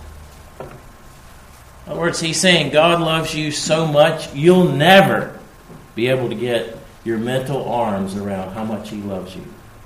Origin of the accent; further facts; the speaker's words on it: United States; We don't have many ice storms around here, but where we grew up back in the States, we get ice storms